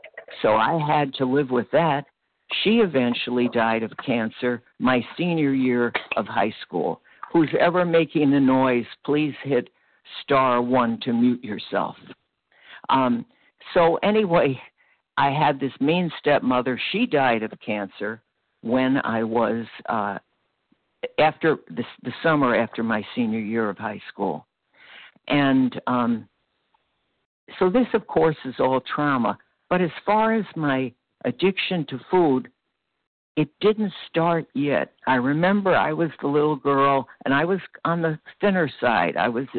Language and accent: English; Brooklyn, New York, United States; born there; I was born in Brooklyn, New York. I'm 79 years old today, and I was born into a very lovely traditional Jewish family.